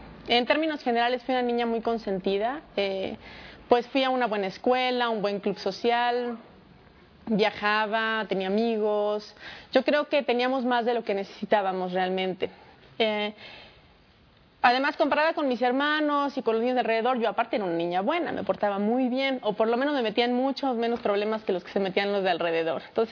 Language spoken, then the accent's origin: Spanish; Mexico City, Mexico; born there; Yo nací aquí en México, Distrito Federal.